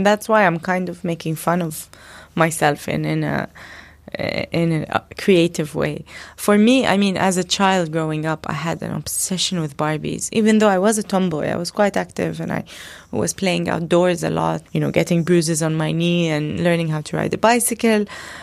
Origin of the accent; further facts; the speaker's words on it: Dubai, United Arab Emirates; my day job, which is in Abu Dhabi, and I'm from Dubai, so managing my time and being between Dubai and Abu Dhabi can be a little hectic.